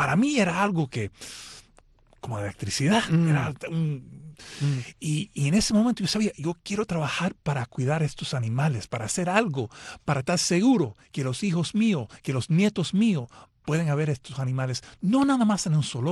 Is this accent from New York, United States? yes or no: yes; New York, United States; cuando yo era niño, creciendo en Nueva York